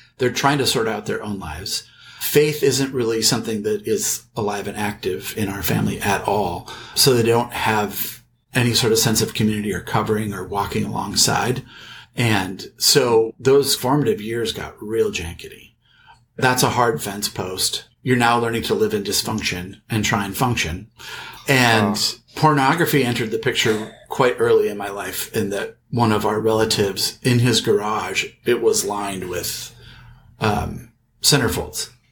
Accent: Washington, United States; born there; I was born out in the Northwest, just outside of Seattle. My family's from Minnesota, but have moved out there for work.

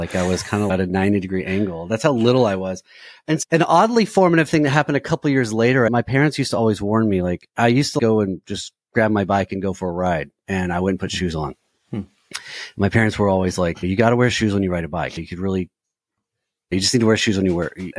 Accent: Houston, Texas, United States; moved away as an adult; also born or lived in Bowling Green, Kentucky; now in Nashville, United States; I was born in Bowling Green, Kentucky, which is a town about an hour north of here where I live in Nashville. And before I can even remember, my dad got a job in Houston, Texas. So we moved there, which is where I was raised

